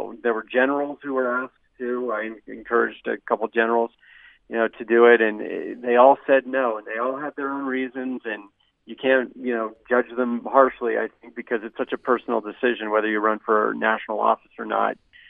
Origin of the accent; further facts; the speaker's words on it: Washington, United States; also born or lived in Utah; growing up I was born in Utah, but I was raised in a rural area outside of Seattle, Washington, and, you know, basically near the Cascade Mountains.